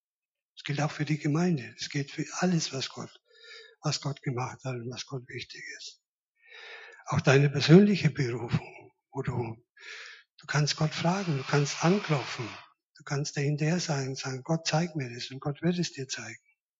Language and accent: German; Bavaria, Germany; also born or lived in Munich; now in Dresden, Germany; Ich bin kein Dresdner, ich bin nicht in Dresden geboren. Ich bin irgendwo in Oberfranken geboren, ich weiß, ich war schon noch hoch. Und habe aber meine meiste Zeit in Franken und in Bayern, in München verbracht. Und ich bin 1995 nach Dresden gekommen